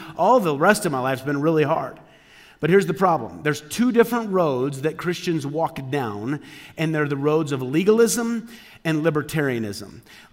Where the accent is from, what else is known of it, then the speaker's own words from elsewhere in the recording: Midwest, United States; I grew up in the Midwest. That's how people in the Midwest think.